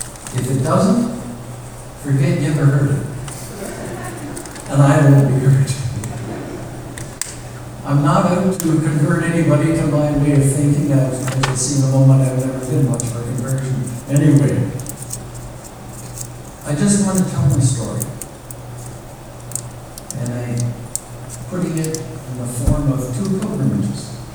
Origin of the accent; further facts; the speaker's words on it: Canada; born there; I was a Christian because I was born in Canada.